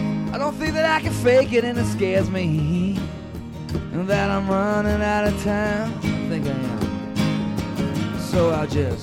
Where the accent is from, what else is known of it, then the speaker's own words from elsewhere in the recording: the South, United States; But we grew up in the South listening to a lot of English music too.